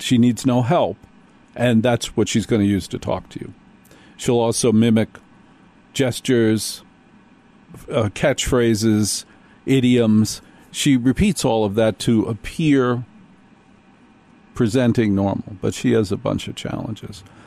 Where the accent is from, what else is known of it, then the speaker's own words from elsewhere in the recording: New Jersey, United States; And I'm from Jersey.